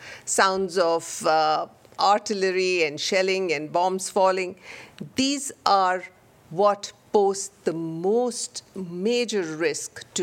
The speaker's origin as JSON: {"language": "English", "country": "India", "tie": "born or raised there", "said": "I can tell you from having worked for a couple of decades in my home country in India before I joined WHO that I have seen at first hand the impact of these interventions."}